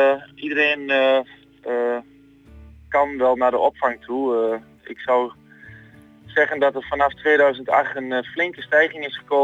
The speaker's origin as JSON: {"language": "Dutch", "country": "Netherlands", "said": "we zijn Nederlanders"}